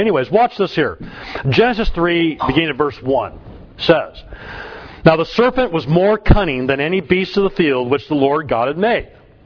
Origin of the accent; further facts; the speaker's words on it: United States; because I'm an American, I'm biased, so I think America is the third greatest nation that's ever been on this earth.